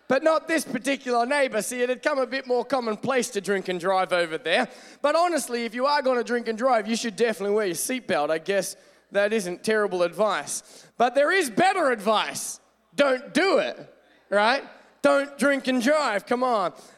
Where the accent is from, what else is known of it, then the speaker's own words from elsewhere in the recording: Australia; I'm Australian